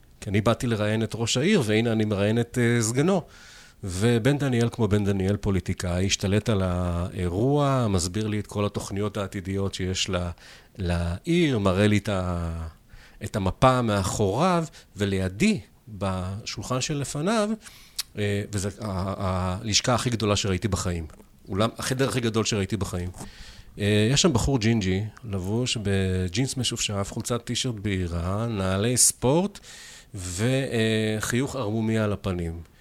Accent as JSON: {"language": "Hebrew", "town": "Kiryat Ata", "region": "Haifa District", "country": "Israel", "tie": "born or raised there", "said": "בתור ילד, בן 12, תלמיד בית ספר יסודי בקריית אתא"}